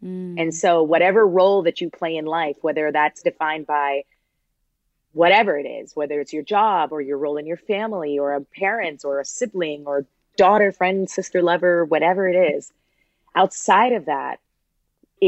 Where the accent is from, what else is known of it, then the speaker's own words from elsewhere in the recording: Toronto, Ontario, Canada; I'm from Toronto. I'm a child of immigrants. I've lived a very humble existence.